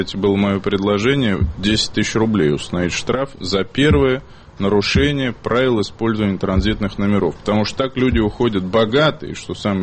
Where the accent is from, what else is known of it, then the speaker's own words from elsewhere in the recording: Moscow, Russia; Я депутат, избранный из Самарской области, но я москвич.